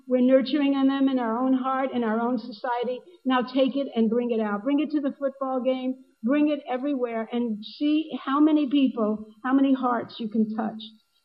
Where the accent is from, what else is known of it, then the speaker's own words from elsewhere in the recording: Alachua, Florida, United States; "Where are you from?" "I'm from Alachua."